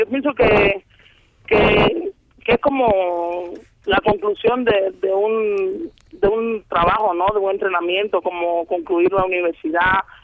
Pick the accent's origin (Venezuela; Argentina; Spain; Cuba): Cuba; Media Luna, Granma; No, pero Media Luna, mi terruño realmente lo llevo al corazón